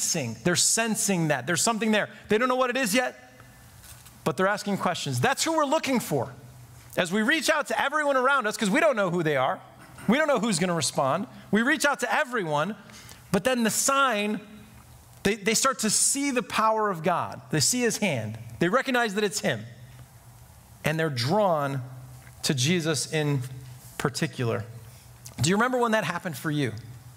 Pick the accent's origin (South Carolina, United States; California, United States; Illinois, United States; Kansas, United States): Illinois, United States; Chicago; We had a group of them in the church I grew up at in Chicago